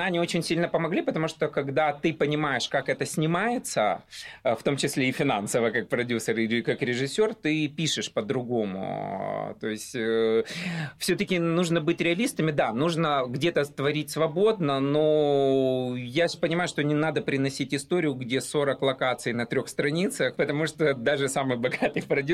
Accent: Odesa, Odesa Oblast, Ukraine; Я из Одессы сам, одессит, вот, и переехал.

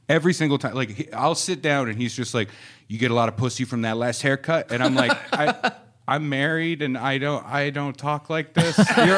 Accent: New England, United States; See, I'm from New England, and I currently live in New England.

